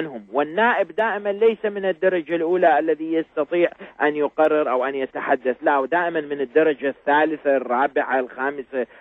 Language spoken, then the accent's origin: Arabic; Iraq; حينما نطالب نحن كعراقيين